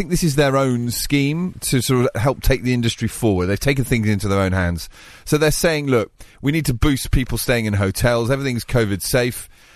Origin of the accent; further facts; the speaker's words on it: Wales, United Kingdom; accent: Welsh; It's my Welsh accent.